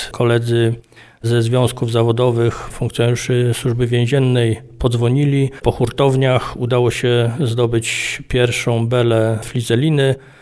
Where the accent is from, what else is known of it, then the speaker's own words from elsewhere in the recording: Ostrów Wielkopolski, Greater Poland Voivodeship, Poland; Ja jestem z krwi i kości ostrowianinem, który kocha miasto Kalisz.